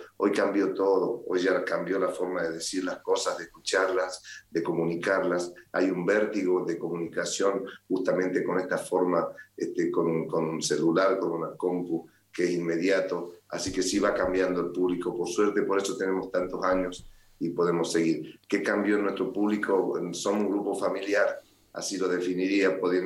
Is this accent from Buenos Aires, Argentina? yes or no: no; Salta, Argentina; Nosotros somos de Salta, que está bien al norte de la Argentina.